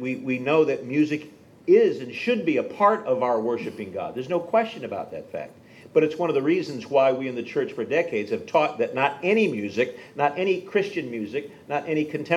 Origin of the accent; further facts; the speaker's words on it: Detroit, Michigan, United States; I grew up in Detroit. Motown was my music of choice growing up.